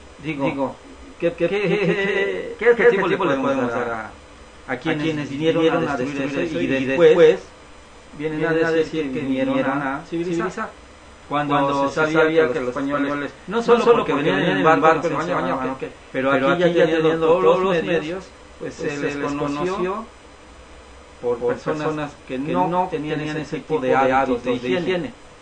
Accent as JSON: {"language": "Spanish", "country": "Mexico", "said": "nosotros como mexicanos somos una nación polícroma, refiriéndonos a las cuestiones de orígenes raciales, culturales."}